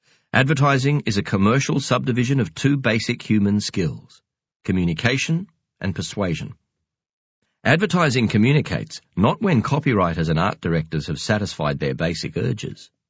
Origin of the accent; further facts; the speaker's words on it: South Africa; I wrote about what I knew, growing up in South Africa.